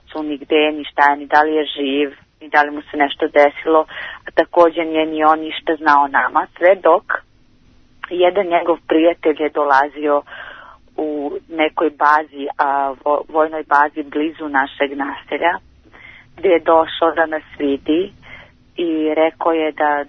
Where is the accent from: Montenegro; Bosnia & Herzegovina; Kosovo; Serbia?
Kosovo; born there; A rođena sam na Kosovu.